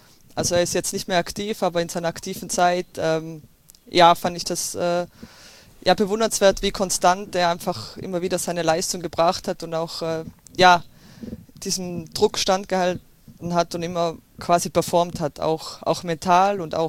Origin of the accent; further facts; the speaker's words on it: Tyrol, Austria; ich komme aus Österreich, aus Tirol, und da komme ich aus einer kleinen Gemeinde, und ja, da kennt sich jeder gefühlt.